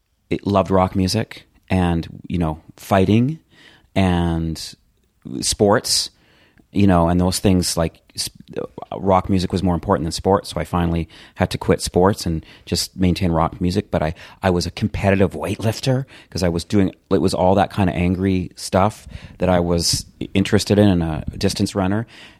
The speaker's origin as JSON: {"language": "English", "town": "Calgary", "region": "Alberta", "country": "Canada", "tie": "born or raised there", "said": "I grew up in Calgary, Canada, in a townhouse community."}